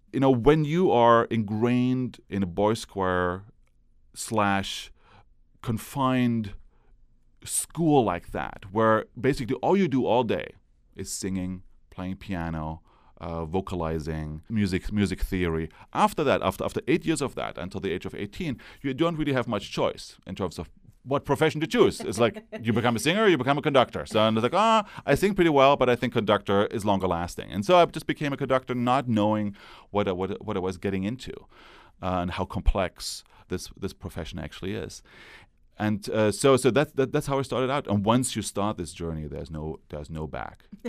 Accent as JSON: {"language": "English", "country": "Germany", "tie": "born or raised there", "said": "Well, I grew up in East Germany. The wall came down when I was 19 years old."}